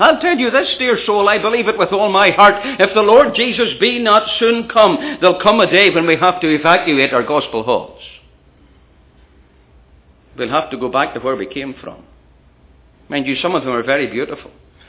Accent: United Kingdom; back in the UK, in my home country, I'm not pointing the finger at North America, and it might arrive in England first.

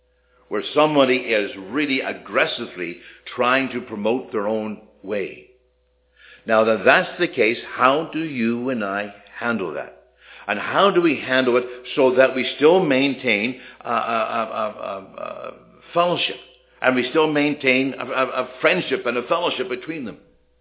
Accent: the Maritimes, Canada; I come from the Maritimes. And down in the Maritimes, we did things right. Now I come out west.

